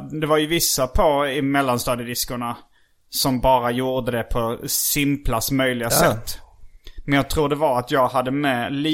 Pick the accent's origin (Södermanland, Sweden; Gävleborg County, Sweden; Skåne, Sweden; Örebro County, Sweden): Skåne, Sweden; accent: Scanian